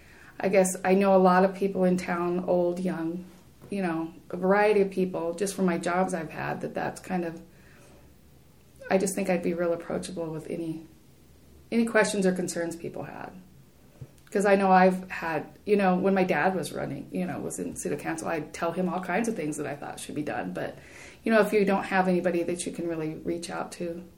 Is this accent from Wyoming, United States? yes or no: yes; Buffalo, Wyoming, United States; Well, I'm from Buffalo, Wyoming. Was born and raised here. I've raised all my kids here.